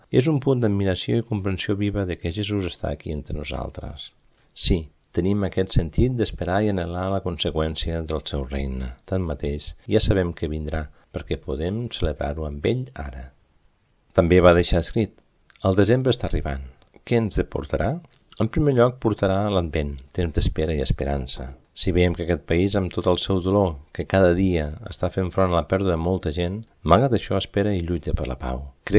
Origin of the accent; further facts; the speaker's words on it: United States; sóc nord-americana i el meu govern va donar els diners